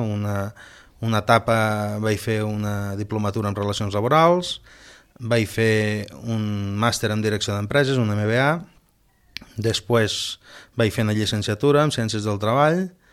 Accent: Marçà, Catalonia, Spain; also born or lived in Reus; jo soc de Marçà, vaig néixer anant cap a Reus a l'any 70 i he passat tota la meva vida a Marçà. Realment, el fet de que pugui estar treballant a Reus pues, m'ha permès pues, estar sempre vivint a Marçà

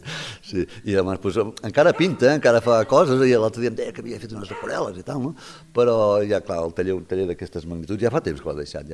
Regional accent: Tarragona, Catalonia, Spain; born there; now in Gratallops, Spain; fa 25 anys que estic a Gratallops, però jo sóc de Tarragona.

